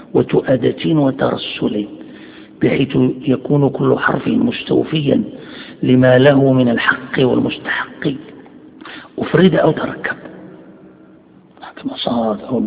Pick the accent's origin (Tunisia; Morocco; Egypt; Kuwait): Morocco; يعني عندنا في المغرب يعني معروف هذا